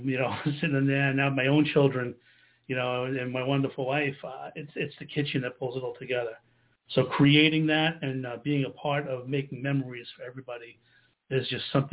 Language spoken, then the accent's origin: English; New York, United States; I grew up on Long Island, so everything, all my experience really started from here.